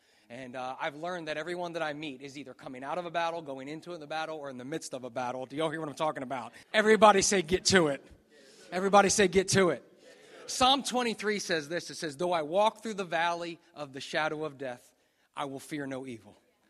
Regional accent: New Jersey, United States; I'm from America. I'm from New Jersey. It's the center of the universe, if you didn't know that. And I'm right outside of Philadelphia.

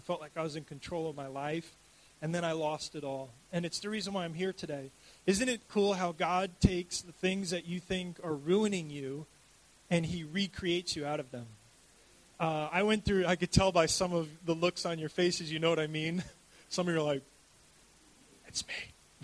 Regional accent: New York, United States; For me, I grew up in New York. A lot of people like basketball there.

